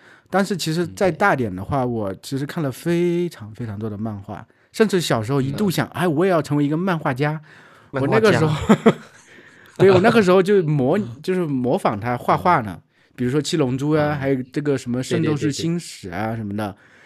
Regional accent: China; 其实我和笨叔我们小时候在大陆是有那个一个形式叫做连环画

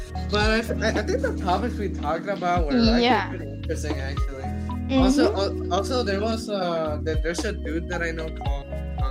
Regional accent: Puerto Rico; accent: Puerto Rican; English is a second language; When I literally listened to that podcast, and I heard my Puerto Rican

